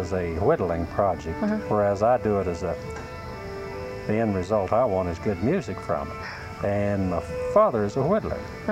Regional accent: West Virginia, United States; No, I grew up in the southern part of Upshur County, same county that Buckhannon's located in. It's about 20 miles, I suppose, from Buckhannon.

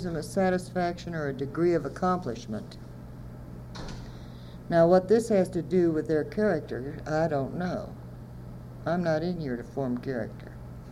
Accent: Atlantic City, New Jersey, United States; The first time, I came from Atlantic City, New Jersey, to Cabin Creek, West Virginia.

